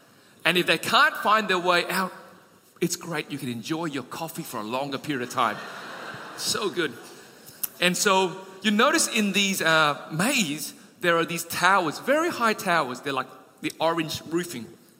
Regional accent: Perth, Western Australia, Australia; So I'm from Perth

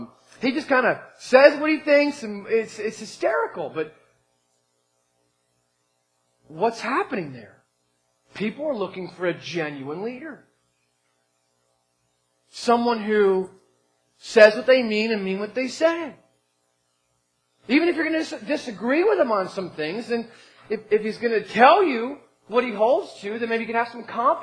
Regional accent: New Jersey, United States; Growing up on the East Coast of New Jersey, I think Atlantic City.

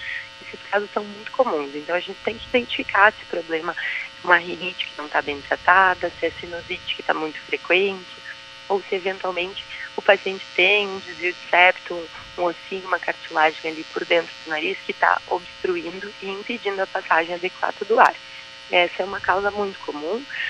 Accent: Erechim, Rio Grande do Sul, Brazil; uma região próxima à minha região, minha cidade natal, que é Erechim

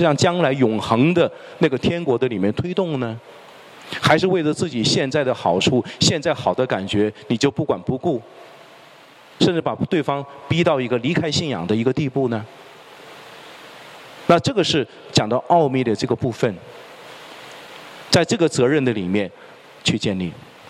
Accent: China; now in Canada; 我是大陆来的，特别需要强调啊，因为我在加拿大有18年了

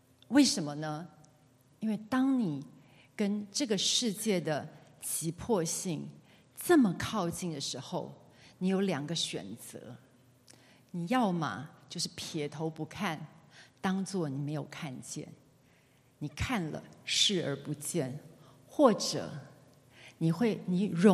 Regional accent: Taipei, Taiwan; 因为我小的时候是在台北灵粮堂长大的

